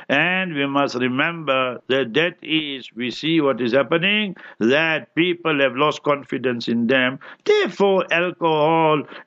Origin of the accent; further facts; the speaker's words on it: South Africa; but you South African, I'm South African